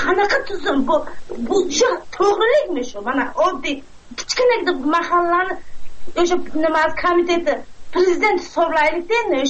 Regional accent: Urgut, Samarqand Region, Uzbekistan; Yo'q, Samarqandning Urgut rayonidan.

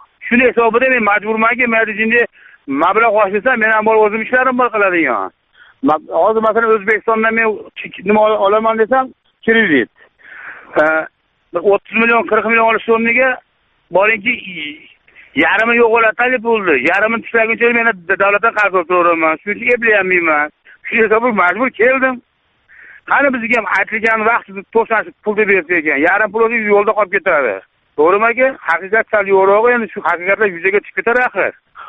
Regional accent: Asaka, Andijan Region, Uzbekistan; Men o'zim Andijondanman. Andijon asakasidaman

